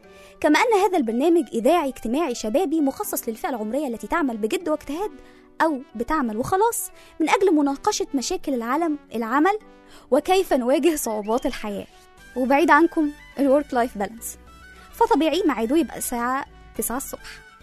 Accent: Alexandria, Alexandria Governorate, Egypt; now in Cairo, Egypt; انا اصلا من اسكندرية، فبالنسبة لنا حتى لو الدنيا زحمة جدا أطول مشوار ما بين أي مكان والتاني كبير ويتحول من 10 دقايق لساعة إلا ربع. إنما هنا في القاهرة المشاوير بتبدأ من ساعة.

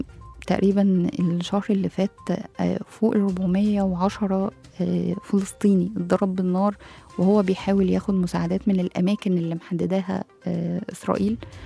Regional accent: Egypt; ودي أهم حاجة عندنا كمصريين

